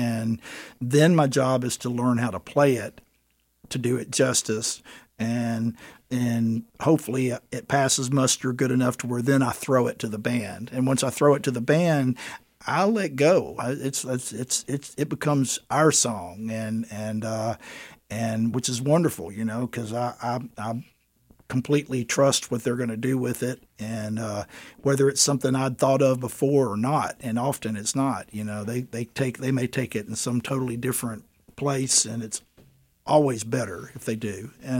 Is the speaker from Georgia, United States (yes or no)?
yes; Athens, Georgia, United States; now in Portland, United States; And I moved to Portland from Athens, Georgia.